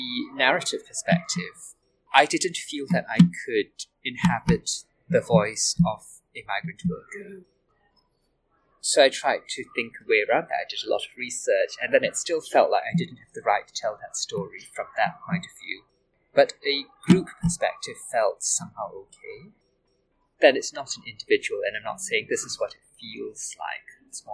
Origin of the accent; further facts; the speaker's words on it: Singapore; I'm a Singaporean writer and translator.